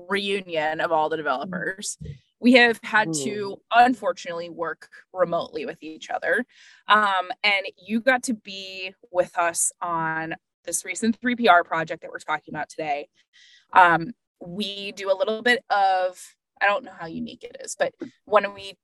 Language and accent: English; Las Vegas, Nevada, United States; I am from Las Vegas.